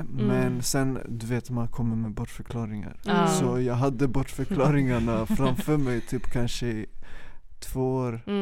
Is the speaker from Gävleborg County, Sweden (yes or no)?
no; Västerås, Västmanland County, Sweden; also born or lived in Stockholm; Jag flyttade runt mycket, men jag växte upp i Stockholm tills jag var 5. Mina föräldrar skilde sig när jag var 3, men de försökte tills jag var 5. Sen flyttade min pappa till Sollentuna och min mamma flyttade till Västerås. Och jag flyttade med min mamma till Västerås.